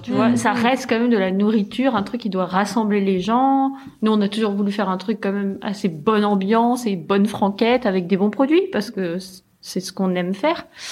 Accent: France; ramenons ce petit monde qu'on aime bien chez nous, en France, parce que c'est quand même la France chez nous

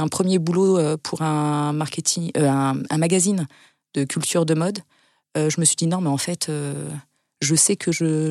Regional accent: Île-de-France, France; J'ai grandi en Île-de-France et très jeune

